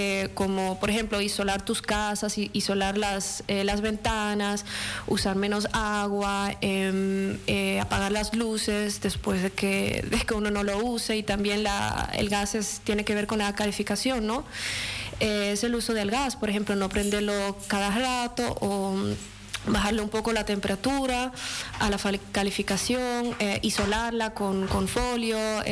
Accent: Dominican Republic; yo soy dominicana y vivo aquí mucho tiempo, pero todavía no aguanto el frío.

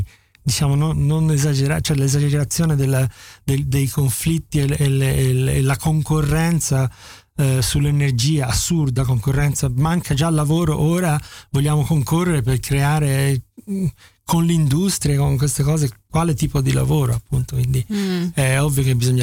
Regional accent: Florence, Tuscany, Italy; e un po' siamo così fiorentini e sì, anch'io sono abbastanza irriverente

